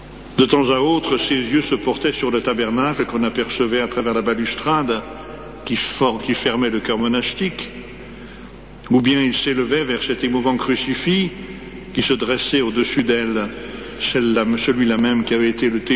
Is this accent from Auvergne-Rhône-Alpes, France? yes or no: yes; Annecy, Auvergne-Rhône-Alpes, France; je rentre dans ma Savoie natale, je suis d'Annecy. le plus beau pays du monde, le plus beau lac de France.